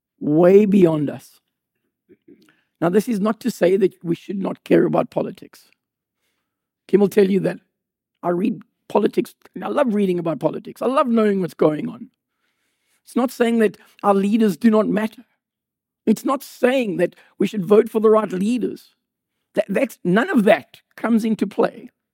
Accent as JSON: {"language": "English", "country": "Canada", "said": "I'm a Canadian, I said. From Canada, visiting family."}